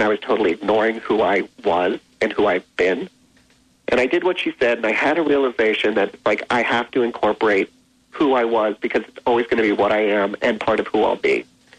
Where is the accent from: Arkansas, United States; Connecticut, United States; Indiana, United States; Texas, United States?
Connecticut, United States; I'm a wasp from Connecticut.